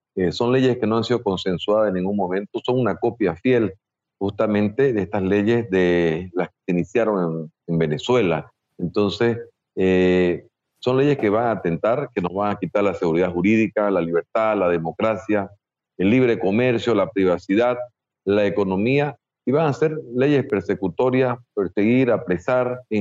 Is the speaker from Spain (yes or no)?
no; Bolivia; nosotros somos conscientes, los bolivianos en este momento